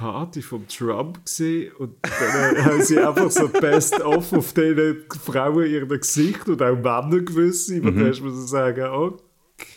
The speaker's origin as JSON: {"language": "German", "region": "Zurich", "country": "Switzerland", "said": "Also, bleibt bei uns, nirgends als Zürcher"}